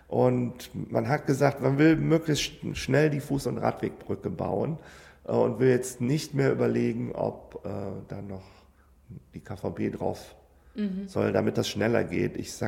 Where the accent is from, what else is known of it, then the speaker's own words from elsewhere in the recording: Cologne, North Rhine-Westphalia, Germany; Ja, ich komme aus Köln-Poll.